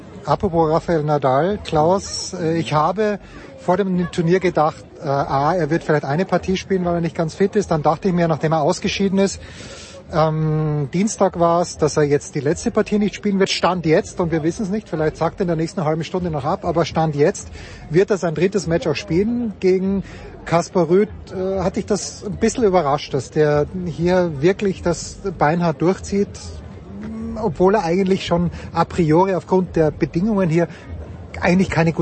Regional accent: Austria; Ich vor allen Dingen als Österreicher.

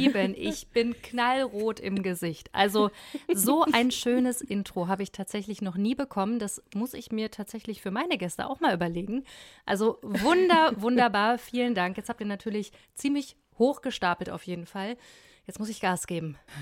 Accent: North Rhine-Westphalia, Germany; ich bin ja in eine andere Stadt gezogen dann. Das habe ich jetzt eben noch nicht gesagt, ich bin aufgewachsen in Ostwestfalen. In der Nähe von Bielefeld.

